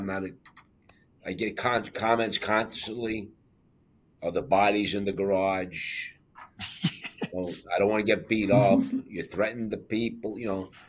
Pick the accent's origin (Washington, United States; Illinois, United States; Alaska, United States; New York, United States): New York, United States; Manhattan; I'm originally from Manhattan, 12th Street and First Avenue in the East Village.